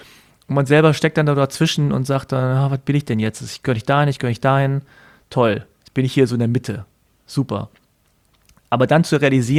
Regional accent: South Korea; und dann hieß es ja, wo kommst du denn her? Da habe ich gesagt, aus Korea.

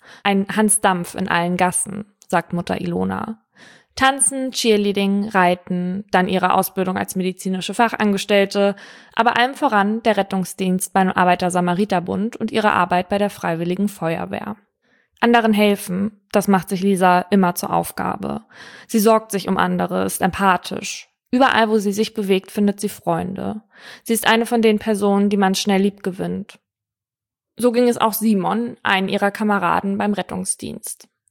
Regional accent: Uetersen, Schleswig-Holstein, Germany; Die junge Frau stammt aus Tornisch, das ist genau genommen die Nachbarstadt von meiner Heimatstadt Uetersen.

